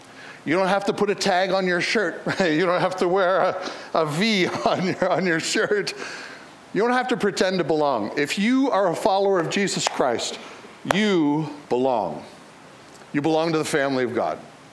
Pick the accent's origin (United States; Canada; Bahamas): Canada; I am a legal alien. Did you know that? I'm from Canada. I am Canadian in my citizenship. I am a legal alien.